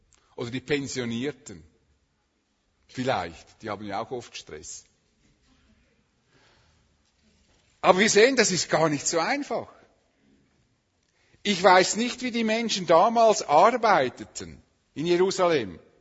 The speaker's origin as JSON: {"language": "German", "country": "Switzerland", "said": "Wir leben von unserer Prägung als Schweizer eher zurückgezogen."}